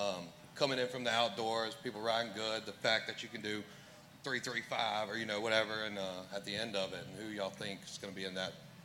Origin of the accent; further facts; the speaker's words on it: Baton Rouge, Louisiana, United States; Hey, how's it going? We're from Baton Rouge, Louisiana.